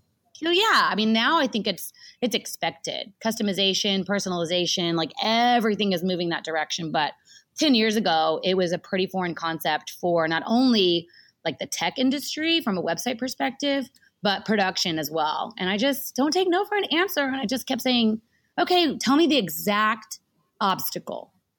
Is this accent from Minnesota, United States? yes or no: no; Texas, United States; Y'all, I say y'all, I'm from Texas.